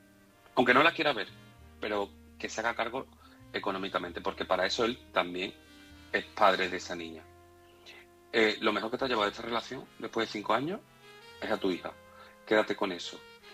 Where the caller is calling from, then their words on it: Seville, Andalusia, Spain; corresponsal de Sevilla.